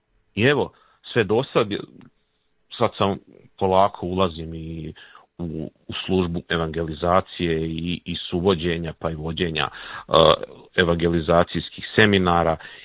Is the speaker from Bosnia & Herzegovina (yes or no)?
no; Davor, Brod-Posavina County, Croatia; ja sam rodom iz Davora